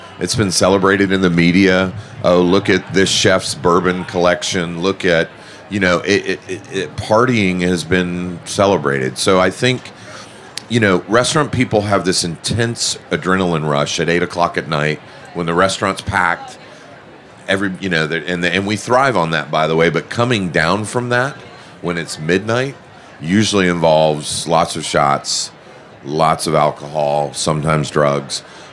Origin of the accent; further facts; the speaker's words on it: Atlanta, Georgia, United States; Atlanta's my hometown. I have a lot of ghosts in Atlanta from my days in addiction